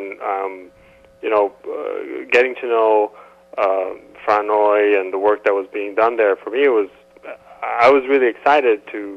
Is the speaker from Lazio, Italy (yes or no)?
yes; Rome, Lazio, Italy; English is a second language; moved away as an adult; now in United States; Yes, I'm from Rome. I moved to the U.S. in 2008.